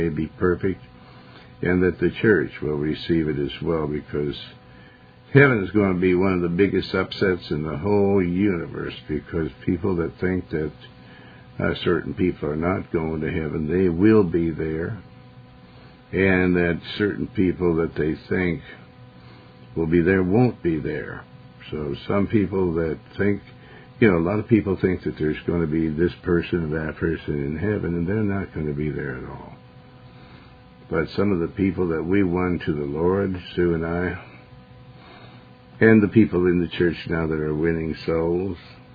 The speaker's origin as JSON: {"language": "English", "region": "Montana", "country": "United States", "tie": "born or raised there", "also_born_or_lived": "Joplin, Missouri", "said": "Everybody thinks I'm from New York, but I'm not. I was raised, born in Missouri, Joplin, Missouri, and raised in Montana."}